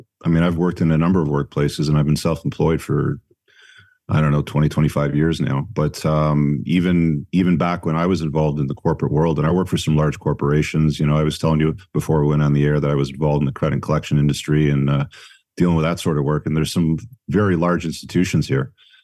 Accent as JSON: {"language": "English", "country": "Canada", "said": "I'm a Canadian."}